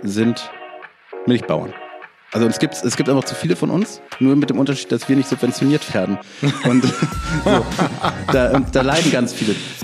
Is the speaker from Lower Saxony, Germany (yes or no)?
yes; Lower Saxony, Germany; tatsächlich bin ich aufgewachsen in Niedersachsen und meine Großeltern haben in Schleswig-Holstein gelebt. Mein Opa konnte auch nur platt.